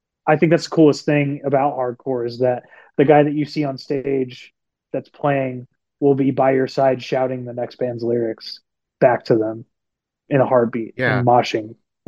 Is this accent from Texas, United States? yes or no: yes; Lubbock, Texas, United States; obviously growing up in Lubbock, we didn't get all the big hardcore tours that a scene like Dallas or San Antonio or Houston would get.